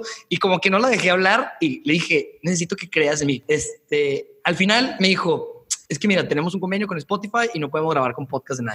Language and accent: Spanish; Torreón, Coahuila, Mexico; Soy de Torreón, sé que van a venir.